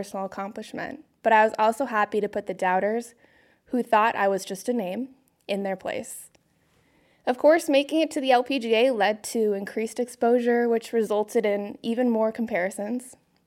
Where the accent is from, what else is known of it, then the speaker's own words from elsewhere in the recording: Phoenix, Arizona, United States; I was a very successful junior golfer growing up in Phoenix and won a handful of national events